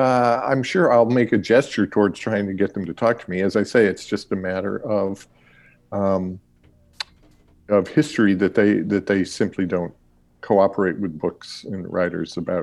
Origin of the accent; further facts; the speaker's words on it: Chicago, Illinois, United States; moved away as an adult; now in California, United States; I was born and raised in Chicago. Then I moved out here, went to college at Occidental College in Los Angeles, and stayed around in Los Angeles for a few years